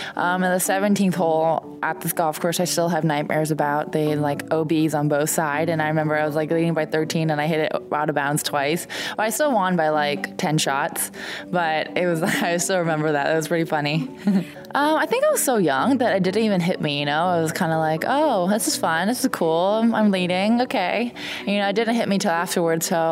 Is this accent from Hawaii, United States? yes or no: yes; Honolulu, Hawaii, United States; I'm from Honolulu, Hawaii.